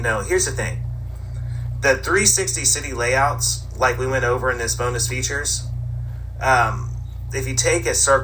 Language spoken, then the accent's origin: English; California, United States; And like I said, I grew up in Northern California, so I grew up in Technology Center.